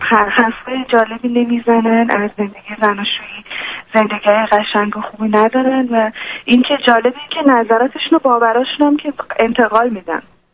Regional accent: Iran; moved away; وقتی که من از ایران خارج شدم و اومدم تو اون کشور

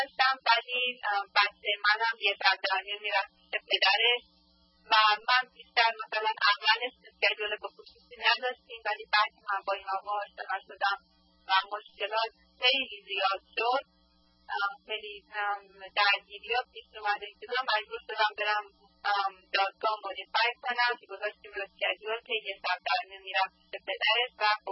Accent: Iran; moved away as an adult; من 19 ساله بودم که از ایران ازدواج کردم اومدم

